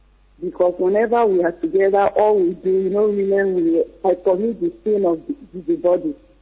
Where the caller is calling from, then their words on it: Switzerland; from Switzerland.